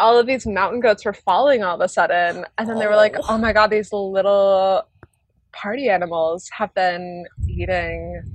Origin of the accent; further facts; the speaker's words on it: Colorado, United States; One time my dog, when I was growing up in Colorado